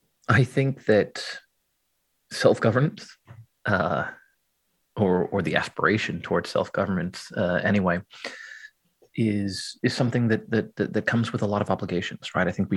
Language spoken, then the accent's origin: English; United States; for me, it's to be proud of being American, which I am, means that there's work that you have to do.